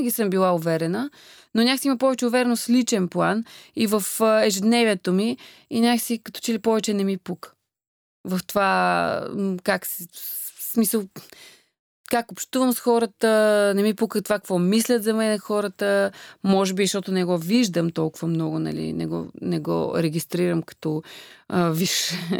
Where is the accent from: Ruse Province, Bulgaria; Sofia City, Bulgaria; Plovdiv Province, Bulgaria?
Plovdiv Province, Bulgaria; Plovdiv; аз съм израснала, нали, в Пловдив